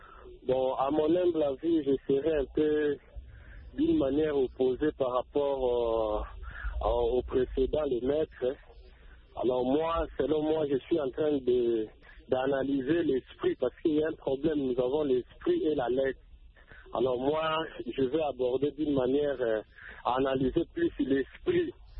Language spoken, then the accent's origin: French; DR Congo; ici chez moi, en République démocratique du Congo